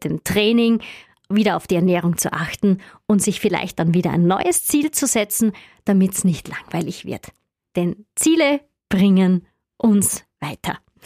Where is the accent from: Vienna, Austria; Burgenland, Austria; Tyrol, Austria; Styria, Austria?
Styria, Austria; bei uns in der Steiermark, in Österreich